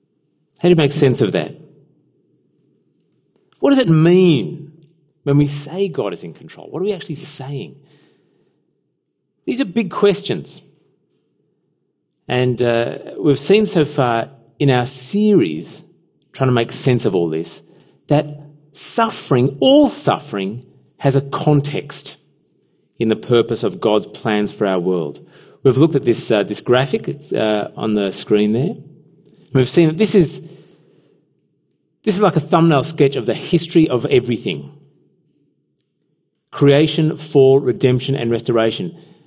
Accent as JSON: {"language": "English", "country": "Uganda", "tie": "born there", "said": "As some of you know, I was born in Uganda, a small country in East Africa, in 1968."}